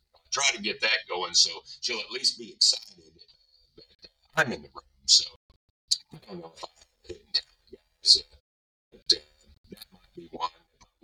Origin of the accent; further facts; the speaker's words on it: Miami, Oklahoma, United States; You know, I grew up in Miami, Oklahoma. I was three blocks from Steve Owens Boulevard.